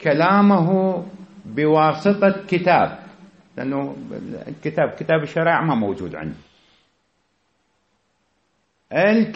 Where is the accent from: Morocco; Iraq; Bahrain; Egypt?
Iraq; accent: Iraqi; بلهجتنا العراقية يسموه مكاري